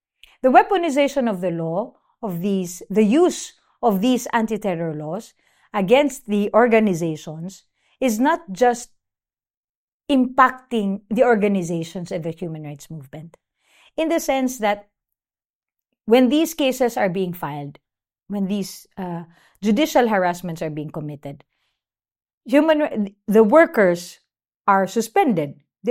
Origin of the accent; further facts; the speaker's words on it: Philippines; So it's not just happening in the Philippines, but of course, as a Filipina, I would call on the international community to look into the Philippines